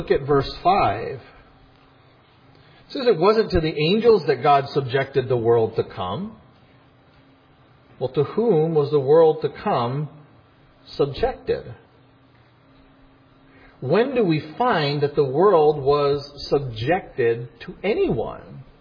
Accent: Hawaii, United States; kids growing up in Hawaii, because we're all kind of chop suey. Kids always learn all of their ethnicities, right? Where, you know, like for me, I always grew up with this chant in my head. I'm Scottish, Irish, English, Dutch, Indian, Filipino.

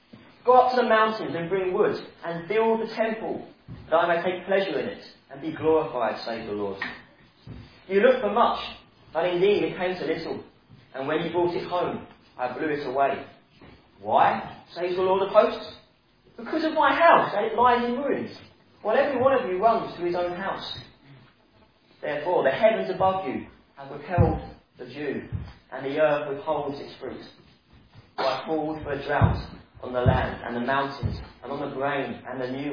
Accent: England, United Kingdom; And us being good English people, we like to beat around the bush.

